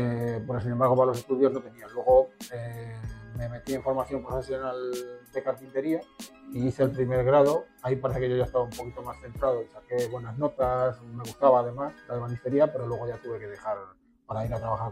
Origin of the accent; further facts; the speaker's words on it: Madrid, Community of Madrid, Spain; A ver, mi barrio era por la zona de Legazpi y era una zona que, normal, de clase trabajadora.